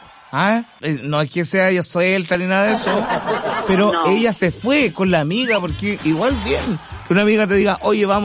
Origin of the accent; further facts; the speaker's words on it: Santiago, Santiago Metropolitan, Chile; born there; Oye, yo nací en Santiago.